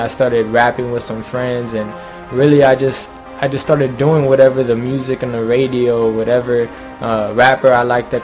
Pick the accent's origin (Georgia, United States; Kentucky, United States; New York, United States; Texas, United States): Texas, United States; San Antonio; I'm from San Antonio, Texas, and I'm 21 years old.